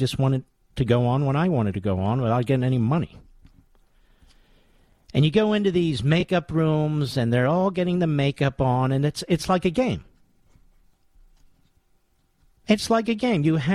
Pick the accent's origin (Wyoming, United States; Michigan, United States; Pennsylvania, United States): Pennsylvania, United States; Philadelphia; A little bit of Philly, my hometown.